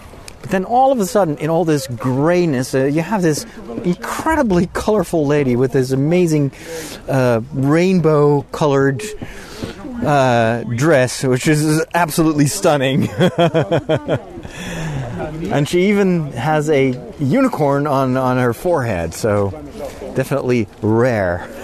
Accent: Netherlands; I am from Holland. I am.

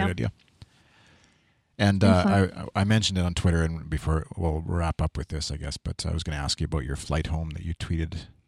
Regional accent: Canada; maybe this is part of being Canadian or part of being my background too

